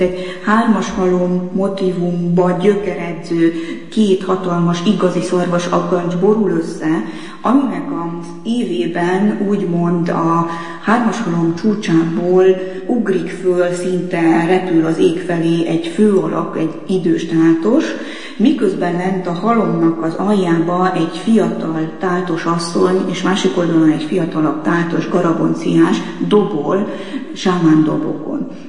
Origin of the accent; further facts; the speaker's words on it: Transylvania, Romania; Én Erdélyben nőttem föl, nem csak a vallás erős nálunk, hanem a babona és a misztika is